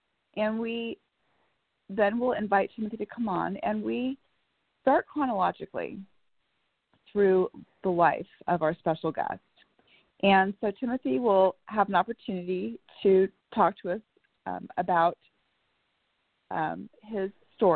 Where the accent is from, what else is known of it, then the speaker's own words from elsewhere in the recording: Bellevue, Washington, United States; I'm from Bellevue, Washington.